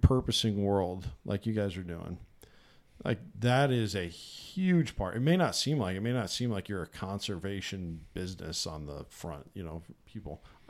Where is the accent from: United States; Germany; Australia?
United States; Midwest; growing up in the Midwest, you're used to eating hot dogs, you're used to eating the occasional TV dinner, pizza rolls, right?